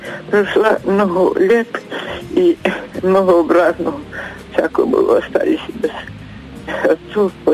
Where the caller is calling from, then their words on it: Kyiv, Ukraine; Я из Киева.